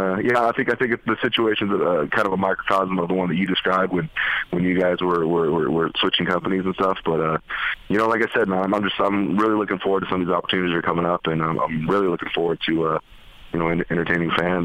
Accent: West Coast, United States; I grew up on the West Coast. We did not have ECW.

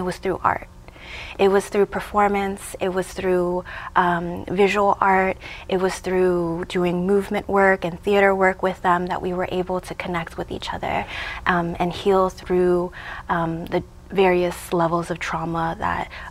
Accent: Chicago, Illinois, United States; my whole life I grew up in Chicago and I wanted to go back to Vietnam

